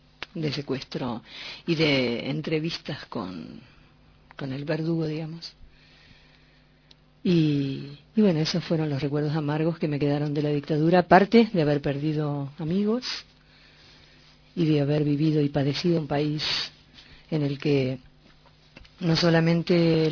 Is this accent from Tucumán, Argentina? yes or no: no; Buenos Aires, Argentina; born there; Nací en Buenos Aires, en la capital federal, en mayo, en el mes de las lluvias en Buenos Aires.